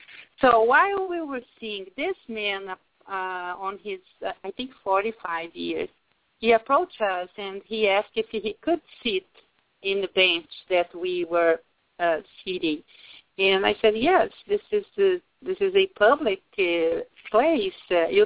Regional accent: Brazil; English is a second language; moved away as an adult; I am originally from Brazil, and I live here on this country for 22 years.

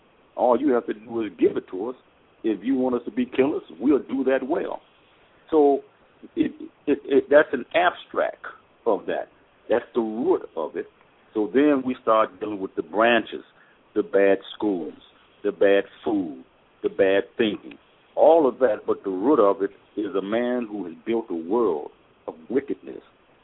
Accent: Chicago, Illinois, United States; I'm from Chicago.

